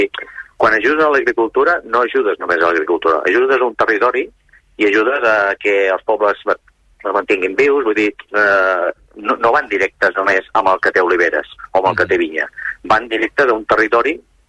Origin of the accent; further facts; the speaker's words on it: Catalonia, Spain; soc del Baix Penedès